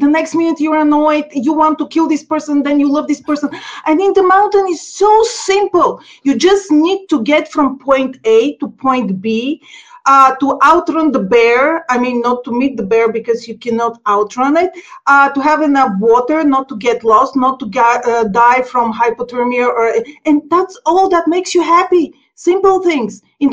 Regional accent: Bulgaria; first language Bulgarian; English is a second language; also born or lived in United States; now in Austria; So basically, I know Bulgarian, my mother tongue, and then the Spanish is engraved in my brain forever because this is what the first memories are from there.

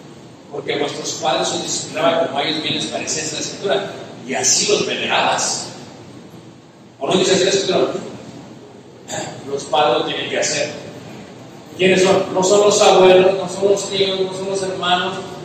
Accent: Mexico; El mexicano, soy mexicano, ¿sí?

